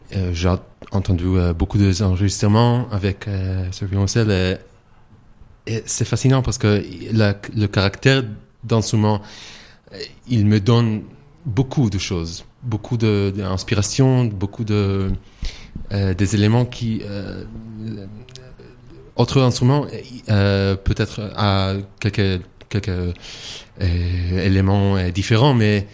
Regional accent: Tel Aviv, Tel Aviv District, Israel; also born or lived in United States / Switzerland; Oui, parce que je suis israélien de Tel Aviv. J'étudie beaucoup de temps là à Tel Aviv, mais aussi en États-Unis, en Caroline du Nord, à Boston, et après en Suisse aussi.

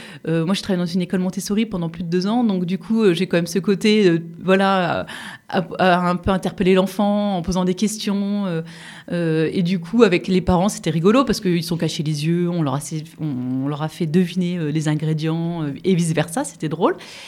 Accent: Grand Est, France; De l'Est de la France.

